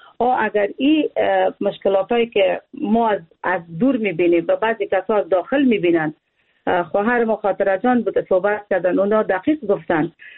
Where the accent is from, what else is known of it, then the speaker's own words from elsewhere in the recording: Afghanistan; من یک افغان هستم